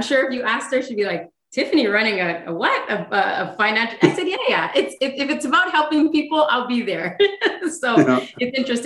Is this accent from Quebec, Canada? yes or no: yes; Montreal, Quebec, Canada; Well, I grew up in Montreal with a brother and a sister. So I'm the middle kid of three.